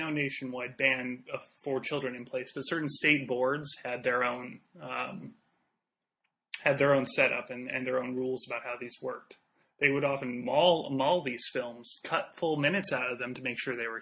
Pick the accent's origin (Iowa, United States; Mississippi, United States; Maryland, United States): Iowa, United States; I have experiences growing up in Iowa with some friends of my parents